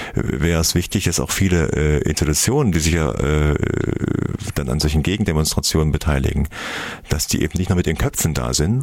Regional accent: Erfurt, Thuringia, Germany; Wir neigen als Erfurter dazu, unser Licht selbst unter den Scheffel zu stellen.

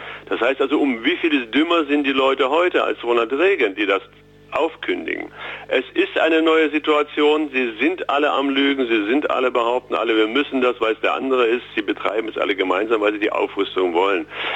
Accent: Thuringia, Germany; Aber das haben wir als Thüringer höchstwahrscheinlich verdient, dass es bei uns besser ist.

